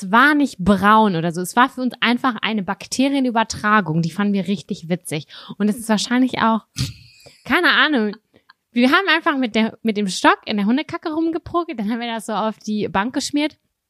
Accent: Lübbecke, North Rhine-Westphalia, Germany; Und zwar habe ich damals in Lübbecke als Kind in der Nähe von der Kirche gewohnt, weißt du?

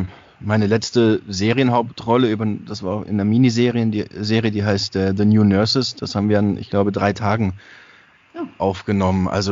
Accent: Baden-Württemberg, Germany; accent: Swabian; Das hat man mir früher auch noch sehr angehört. Das ist inzwischen auch alles abtrainiert. Also ich habe auch Dialekt gesprochen und alles. Also es war jetzt für mich nicht so, also ich war schon Schwabe halt.

